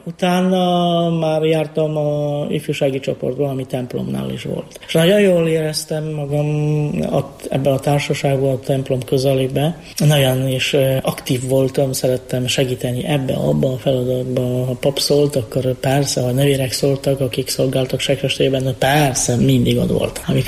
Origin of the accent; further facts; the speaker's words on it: Bielsko-Biała, Silesian Voivodeship, Poland; Hungarian is a second language; Én déli részből származom, Bielszkobja a nevű városból. Ez ipari város, 190 ezeren laknak mostanában ebben a városban.